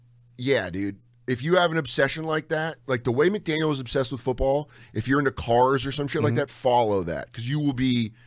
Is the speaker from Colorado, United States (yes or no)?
yes; Denver, Colorado, United States; And I grew up in Denver, which if you grow up in Denver, you give in to Bronco Nation.